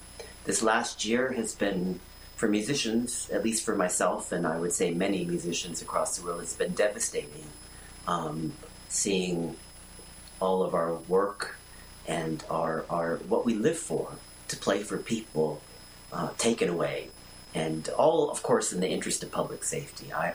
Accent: United States; I was born here in the United States

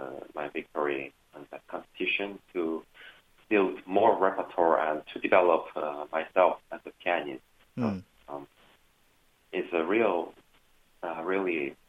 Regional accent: South Korea; English is a second language; I'm from South Korea, from the same country as him.

